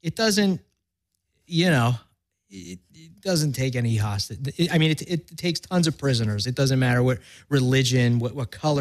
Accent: Philadelphia, Pennsylvania, United States; accent: Philly; And as soon as she heard my Philly accent, she was sold.

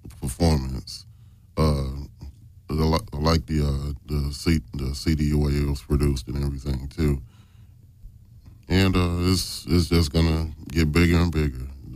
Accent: Chicago, Illinois, United States; He's from my hometown.

